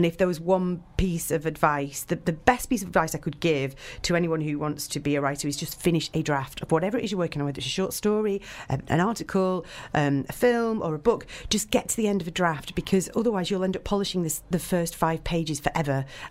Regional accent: Manchester, North West England, United Kingdom; I'm from Manchester, but I studied at university in Liverpool. And then I came back to Manchester

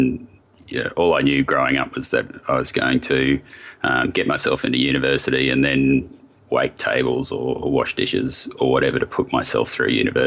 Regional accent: Logan City, Queensland, Australia; also born or lived in New Zealand; Yeah, I grew up in Logan City.

